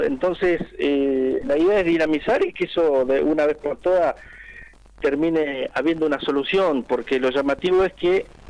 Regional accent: Añelo, Neuquén, Argentina; Somos de Añelo, no somos de San Patricio

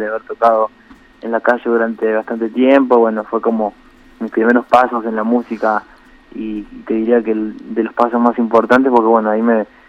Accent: Florencio Varela, Buenos Aires Province, Argentina; born there; Yo nací en Florencio Varela, en la zona sur de la provincia de Buenos Aires, en el conurbano sería.

